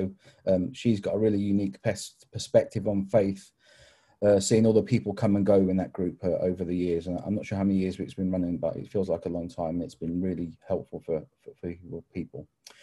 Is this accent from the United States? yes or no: no; Glossop, East Midlands, United Kingdom; I'm from Glossop in Derbyshire.